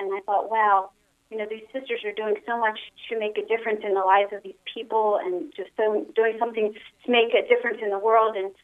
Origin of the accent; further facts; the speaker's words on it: Jim Thorpe, Pennsylvania, United States; I grew up in Jim Thorpe, Pennsylvania, and I know faith was important to my parents, and, you know, we went to Mass every Sunday and all